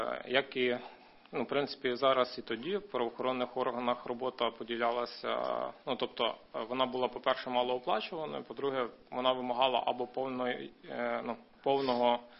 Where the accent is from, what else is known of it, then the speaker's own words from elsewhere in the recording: Lviv, Lviv Oblast, Ukraine; Ні, я зі Львова.